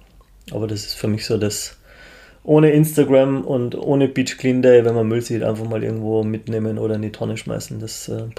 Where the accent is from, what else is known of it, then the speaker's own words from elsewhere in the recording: Munich, Bavaria, Germany; Was mir als Münchner immer schon irgendwo im Kopf geblieben ist